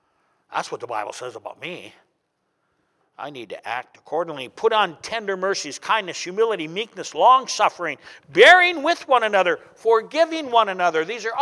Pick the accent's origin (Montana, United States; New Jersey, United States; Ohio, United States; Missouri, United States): Montana, United States; Anaconda; And so we're driving, and I merge onto I-90, 6 miles outside of my hometown, Anaconda.